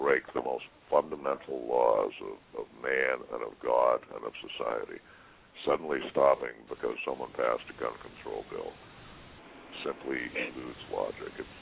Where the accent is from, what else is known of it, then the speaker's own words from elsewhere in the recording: New England, United States; growing up in New England, literally a couple of hours' drive from Concord to Lexington